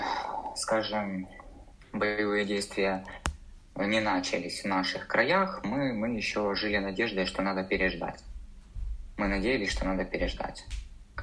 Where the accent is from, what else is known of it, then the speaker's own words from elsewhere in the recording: Blahodatne, Mykolaiv Oblast, Ukraine; То есть, ну, я вообще родом с Благодатного.